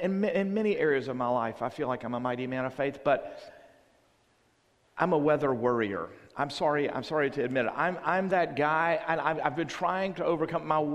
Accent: Greensboro, North Carolina, United States; my entire growing up in Greensboro

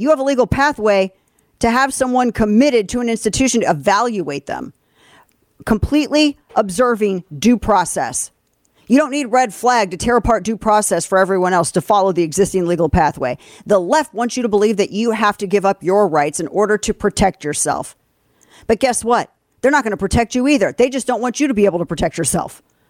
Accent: St. Louis, Missouri, United States; In my hometown of St. Louis, there was a boy named Vondra Myers

